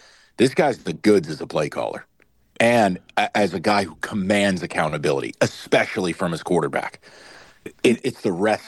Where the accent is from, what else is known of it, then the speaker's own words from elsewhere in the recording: New York, United States; look, I'm originally from New York. I'm a Giants fan.